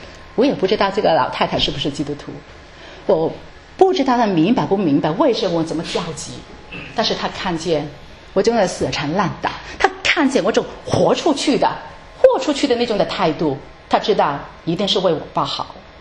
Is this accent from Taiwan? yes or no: no; China; 我们还要学习放下我们中国人这种文化。